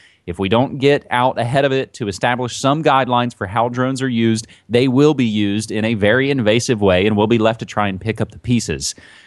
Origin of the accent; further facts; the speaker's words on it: West Virginia, United States; I kind of wish this were happening in my home state of West Virginia, but positive nonetheless.